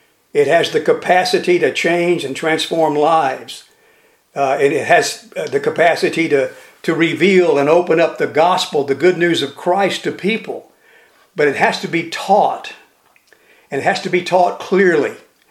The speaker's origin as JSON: {"language": "English", "town": "Baytown", "region": "Texas", "country": "United States", "tie": "born or raised there", "said": "I was raised in Baytown, Texas, and I was raised in what we call the projects, the old part of the town called Pilly. And I mean extremely poor neighborhood."}